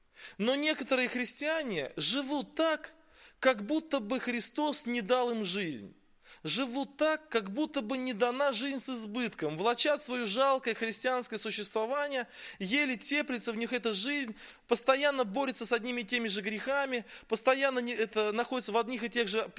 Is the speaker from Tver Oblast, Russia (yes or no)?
no; Yeysk, Krasnodar Krai, Russia; Я приехал из Краснодарского края, город Ейск. Это городок небольшой на берегу Азовского моря.